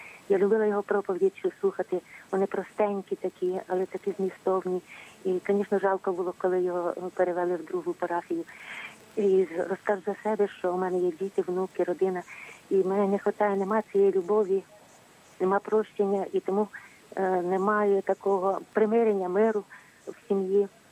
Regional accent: Vinnytsia, Vinnytsia Oblast, Ukraine; Я з Вінниці, костела Марії Ангельської.

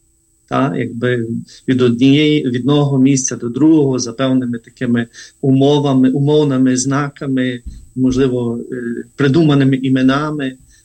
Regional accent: Zarvanytsia, Ternopil Oblast, Ukraine; Ми родиною виросли в Зарваниці.

